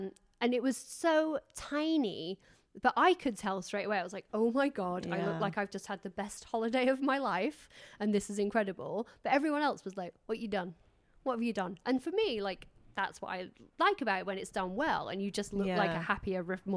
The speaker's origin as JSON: {"language": "English", "region": "England", "country": "United Kingdom", "said": "I'm too English to say no."}